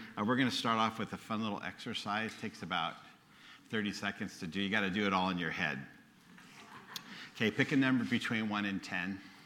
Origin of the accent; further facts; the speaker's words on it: Hawthorne, California, United States; So I was born and raised in Hawthorne, California, up in Los Angeles, so I've got some street cred.